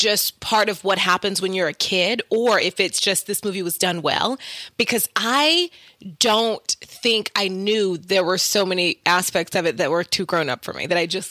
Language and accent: English; Oklahoma, United States; Also, I'm from Oklahoma, by the way, so I can say that.